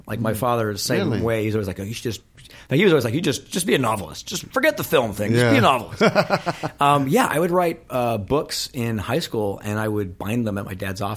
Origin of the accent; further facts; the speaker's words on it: Denver, Colorado, United States; also born or lived in Santa Monica / Los Angeles; No, I grew up on Butler Avenue in like West L.A., I think, until I was 4, and then I moved to Denver. Because that's what you did in the 70s. You moved to Denver.